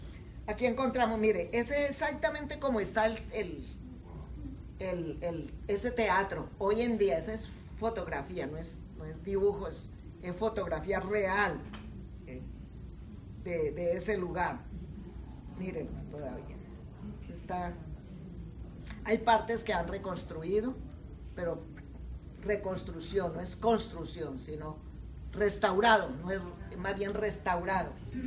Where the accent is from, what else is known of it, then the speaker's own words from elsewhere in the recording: Colombia; Yo me acuerdo cuando tumbaron en mi país al dictador Rojas Pinilla. Yo era una niña